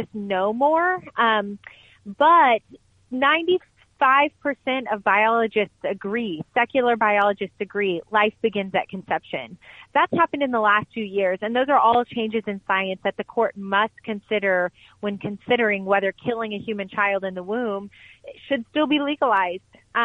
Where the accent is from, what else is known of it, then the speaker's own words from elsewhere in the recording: Texas, United States; I think a great example is the state of Texas, and it's not just my home state that I love